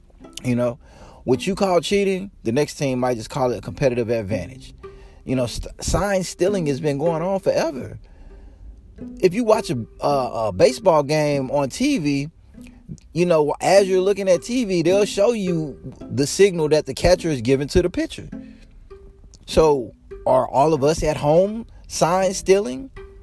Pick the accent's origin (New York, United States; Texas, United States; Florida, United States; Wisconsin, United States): Texas, United States; Houston; Growing up in Houston, I remember Jeff Bagwell when he came up.